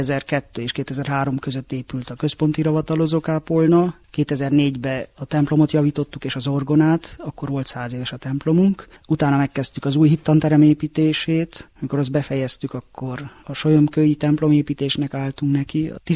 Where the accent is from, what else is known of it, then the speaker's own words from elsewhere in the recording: Târgu Mureș, Mureș County, Romania; városi gyerek létemre, Marosvásárhelyen születtem